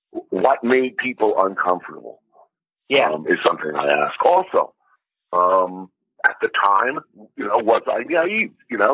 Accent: New York, United States; I mean, I'm from New York.

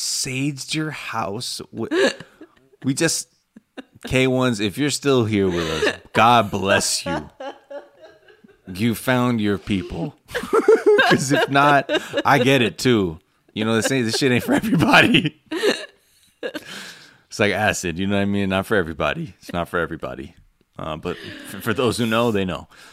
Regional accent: Savannah, Georgia, United States; but I'm actually from the Savannah, Georgia area, and I know.

